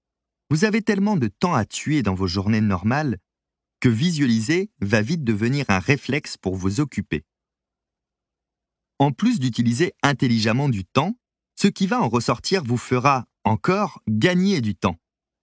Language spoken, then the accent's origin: French; La Rochelle, Nouvelle-Aquitaine, France; born there; la vision de ma ville natale vue du ciel, etc. Des années plus tard, lors de mon premier saut, j'ai constaté avec amusement que tout ce que j'avais ressenti dans mon rêve était réel. Le plus étonnant, le temps de chute libre et la vision que j'avais de La Rochelle du ciel étaient également identiques